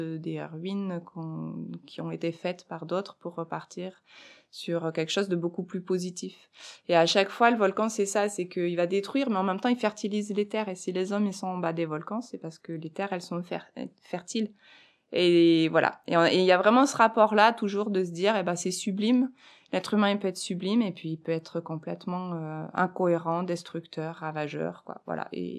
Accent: Auvergne-Rhône-Alpes, France; j'ai grandi en Auvergne, dans le Puy-de-Dôme, et qu'il y a la chaîne des Puys.

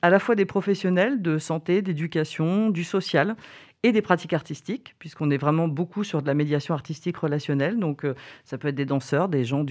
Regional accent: Île-de-France, France; Alors moi, je viens du 93, donc de la région parisienne.

